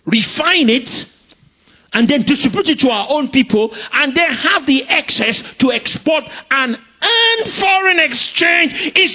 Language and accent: English; Nigeria; I don't say that because I'm a Nigerian.